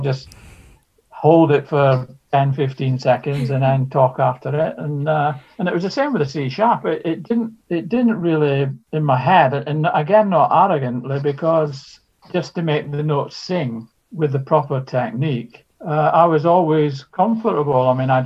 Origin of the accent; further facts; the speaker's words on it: Scotland, United Kingdom; I mean, I even see, being Scottish, the royalties that arrive to me still.